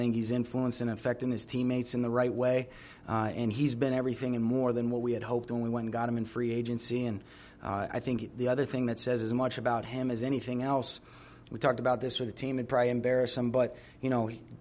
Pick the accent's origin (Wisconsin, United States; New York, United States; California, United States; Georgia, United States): Georgia, United States; Atlanta; just growing up in the Atlanta area